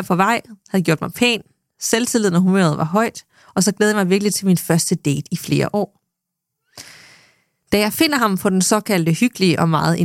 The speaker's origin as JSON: {"language": "Danish", "town": "Aalborg", "region": "North Denmark Region", "country": "Denmark", "said": "så får jeg nævnt, at jeg er fra Aalborg."}